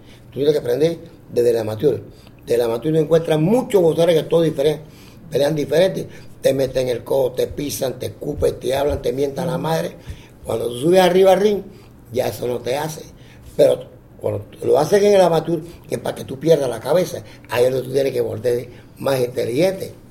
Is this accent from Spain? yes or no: no; Panama City, Panamá, Panama; born there; él sabe donde yo nací, en el Chorrillo